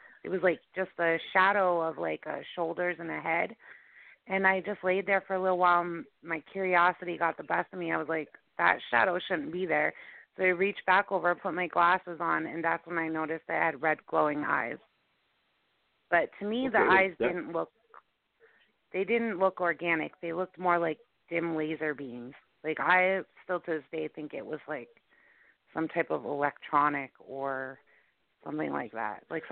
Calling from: Pennsylvania, United States; I'm calling from Pennsylvania.

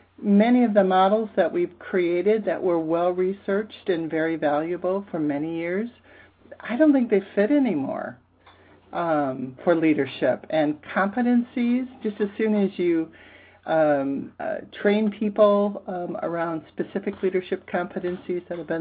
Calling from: Boston, Massachusetts, United States; I am calling from Boston.

